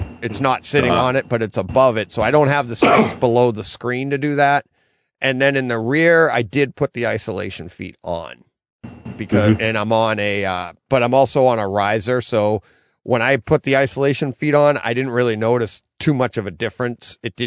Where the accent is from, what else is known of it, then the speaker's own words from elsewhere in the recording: Franklin, Massachusetts, United States; now in Douglas, United States; I grew up in Franklin.